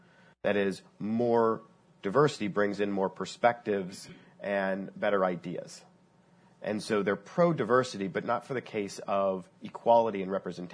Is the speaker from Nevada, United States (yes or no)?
no; Omaha, Nebraska, United States; now in San Francisco, United States; I grew up in Omaha, Nebraska, and I couldn't wait to leave.